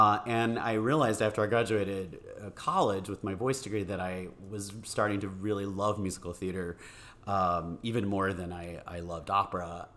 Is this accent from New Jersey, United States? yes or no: no; Madison, Wisconsin, United States; I grew up in Madison, Wisconsin. That's also where I went to, for my undergrad.